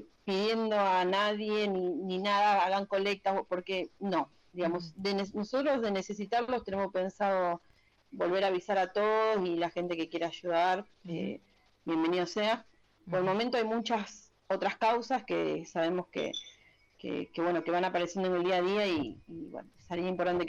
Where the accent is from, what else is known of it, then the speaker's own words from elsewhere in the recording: Rosario, Santa Fe, Argentina; yo soy de Rosario